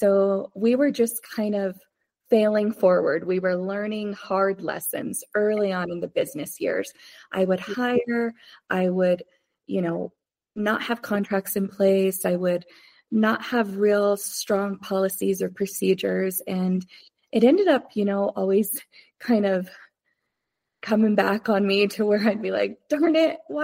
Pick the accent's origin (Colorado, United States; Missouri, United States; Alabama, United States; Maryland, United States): Colorado, United States; Pueblo; I became one of the first licensed estheticians in my hometown, which was so cool because, you know, it was an untapped market. It was something Pueblo, Colorado needed at that time.